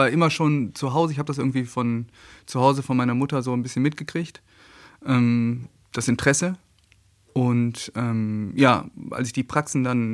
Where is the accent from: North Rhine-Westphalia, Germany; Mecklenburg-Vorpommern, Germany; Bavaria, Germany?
North Rhine-Westphalia, Germany; Münster; Ich wohne nur ein paar Meter entfernt. Ich komme hier aus Münster und hat gut funktioniert.